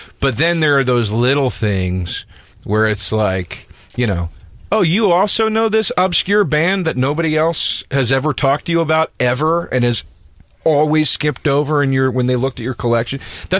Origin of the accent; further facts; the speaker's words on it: Philadelphia, Pennsylvania, United States; I'm from Philly.